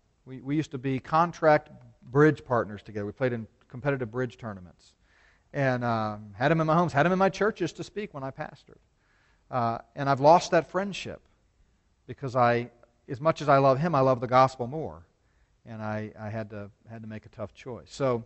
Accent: Texas, United States; I said, "Listen, I'm from Texas, you know.

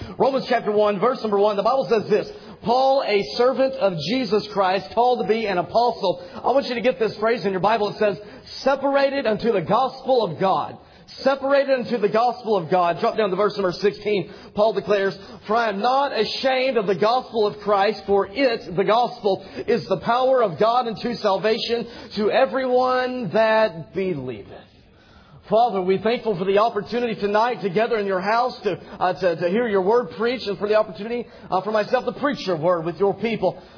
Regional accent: Dallas, Texas, United States; now in Lancaster, United States; And I'm originally from Dallas, near Dallas, Texas. And right now we're at West Coast Baptist College in Lancaster, California.

